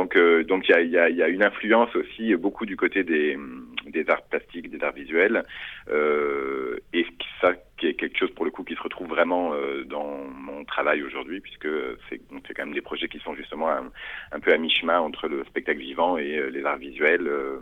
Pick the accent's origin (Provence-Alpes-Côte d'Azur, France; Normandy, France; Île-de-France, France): Île-de-France, France; Paris; je suis né à Paris. J'ai grandi mes premières années à Paris et à côté de Paris. Ensuite, j'ai passé une partie de mon adolescence, une bonne partie de mon adolescence à La Réunion. Et puis, j'ai finalement atterri à Montpellier.